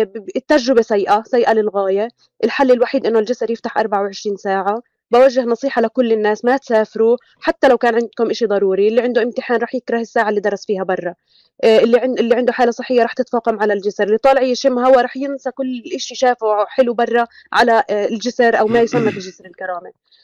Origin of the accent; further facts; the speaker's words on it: Palestine; ولكن مثلا انا كمواطنه فلسطينيه بكمل دراستي برا